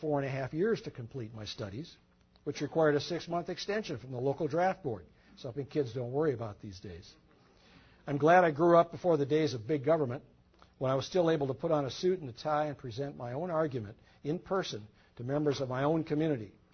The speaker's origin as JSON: {"language": "English", "town": "Mankato", "region": "Minnesota", "country": "United States", "tie": "born or raised there", "said": "Actually, I was born and raised in Mankato, Minnesota, which is a town of about 35,000 people in the midst of the famous Valley of the Jolly Green Giant."}